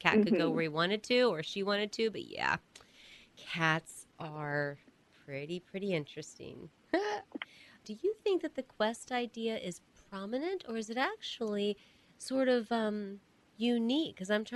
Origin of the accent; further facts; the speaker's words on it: United States; And I'm an American.